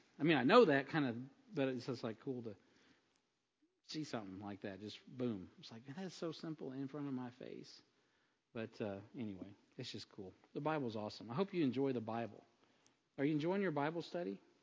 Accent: United States; I don't even like the British. That's why I'm an American.

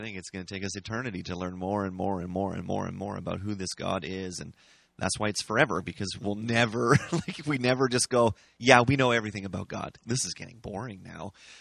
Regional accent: United States; accent: American; but really for people to go like, we get to, and this is my American accent, we get to meet because it's the Constitution.

